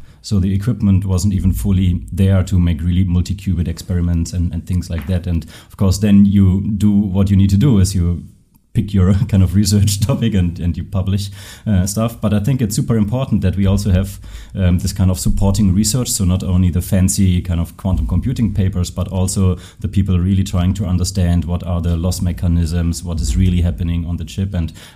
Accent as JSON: {"language": "English", "town": "Neuss", "region": "North Rhine-Westphalia", "country": "Germany", "tie": "born or raised there", "said": "Yeah, I was born and raised in Neuss, so just 40 kilometers from up north from here."}